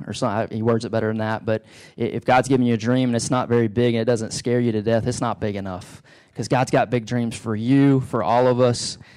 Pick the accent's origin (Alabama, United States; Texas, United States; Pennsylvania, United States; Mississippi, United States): Texas, United States; Beaumont; I have many great memories of growing up in Southeast Texas, in Beaumont, Texas.